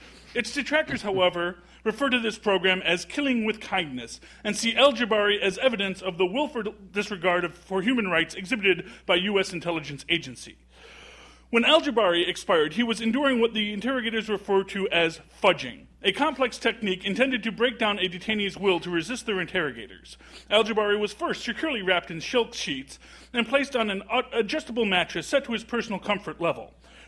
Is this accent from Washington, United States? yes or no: no; Newark, New Jersey, United States; I'm from Newark, New Jersey.